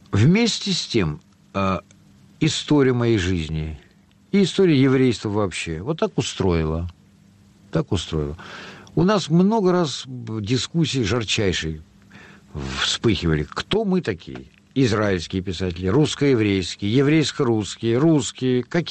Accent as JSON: {"language": "Russian", "region": "Moscow", "country": "Russia", "tie": "born there", "said": "Я родился в Москве, но почему Москва в Москве?"}